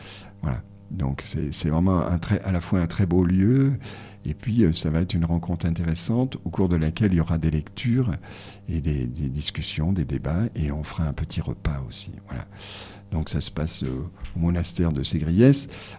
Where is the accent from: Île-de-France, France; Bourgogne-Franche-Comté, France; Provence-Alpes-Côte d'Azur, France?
Provence-Alpes-Côte d'Azur, France; entre Toulon et puis chez nous dans le Très-Haut Var et les Basses-Alpes